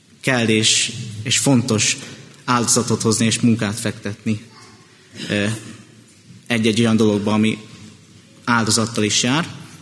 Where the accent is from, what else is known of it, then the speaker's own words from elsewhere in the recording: Budapest, Hungary; born there; Hát én még Budapesten születtem